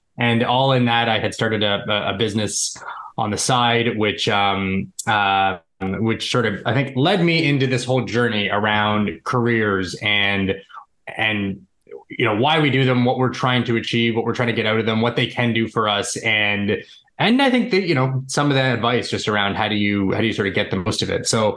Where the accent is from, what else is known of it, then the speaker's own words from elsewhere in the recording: Toronto, Ontario, Canada; I'm Canadian. I've always been. We live in the suburbs of Toronto where I was born and now live.